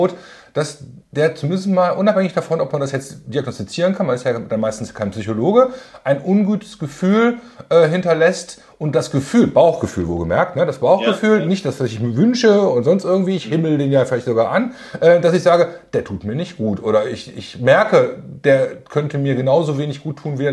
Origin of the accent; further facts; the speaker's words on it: North Rhine-Westphalia, Germany; den ostwestfälischen Typ, wo ich jetzt hier gerade wohne, und den Rheinländer. Also ich bin Rheinländer, Niederrheiner. Kölner, ne?